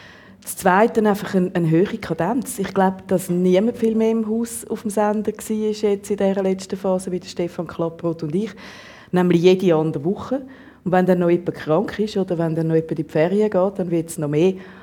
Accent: Zurich, Switzerland; born there; Weil meine Schwester und ich, wir sind beide schon in Zürich geboren.

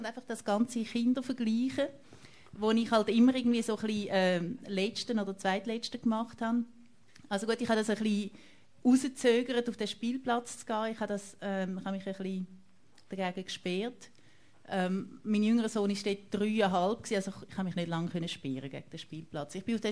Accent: Switzerland; wo man einfach das Gefühl hat, aber ich bin doch aus der Schweiz.

